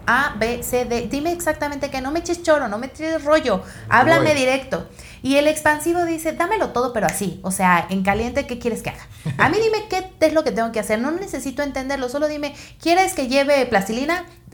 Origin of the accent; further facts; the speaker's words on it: Mexico; Yo sí creo que la pandemia nos vino a dar una calidad de vida que no esperábamos como mexicanos y viviendo en la ciudad que podíamos percibir.